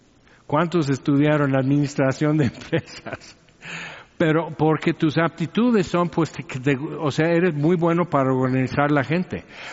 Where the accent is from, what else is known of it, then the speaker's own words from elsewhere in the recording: Orange, California, United States; born there; Pues yo nací en el Hospital del Niño en Orange, California.